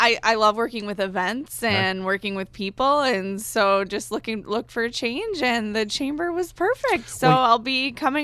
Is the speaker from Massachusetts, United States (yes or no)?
no; Reedsburg, Wisconsin, United States; I'm from Reedsburg and worked at the utility in Reedsburg.